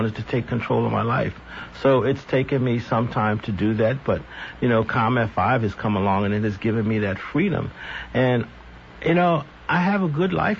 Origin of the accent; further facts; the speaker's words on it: California, United States; I'm from California, and we bought our first house in California in 76.